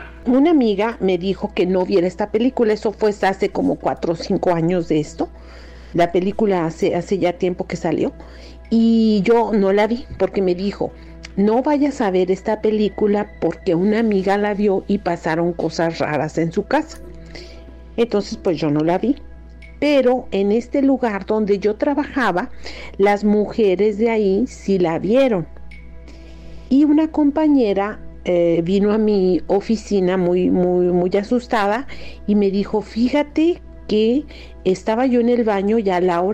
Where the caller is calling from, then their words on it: Canada; de Canadá.